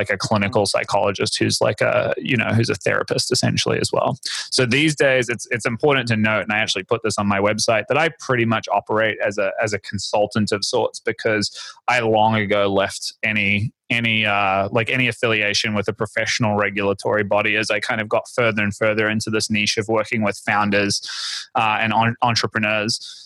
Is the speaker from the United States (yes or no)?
no; New Zealand; I'm from New Zealand originally, and when my first business was a brick and mortar psychotherapy practice there.